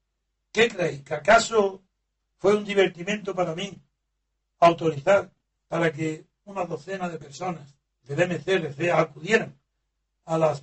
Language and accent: Spanish; Órgiva, Andalusia, Spain; porque es mi tierra, en la Alpujarra, en Órgiva, que es la capital de la Alpujarra